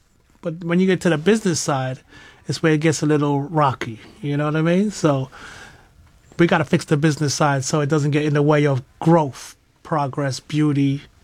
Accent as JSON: {"language": "English", "region": "East Coast", "country": "United States", "said": "he's from the West Coast of America and I'm from the East Coast of America."}